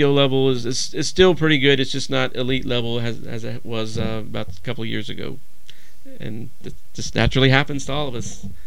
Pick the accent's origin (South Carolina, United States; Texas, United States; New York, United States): Texas, United States; Dallas; I grew up in Dallas-Fort Worth area, and Roger Staubach wrote me when I was in the hospital.